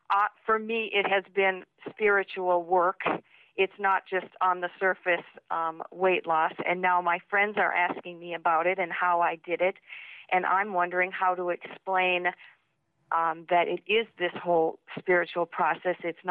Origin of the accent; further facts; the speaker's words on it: Duluth, Minnesota, United States; now in Beijing, China; I'm a girl from Duluth, Minnesota, living in Beijing, China, and I'm talking to Oprah in Chicago and Eckhart.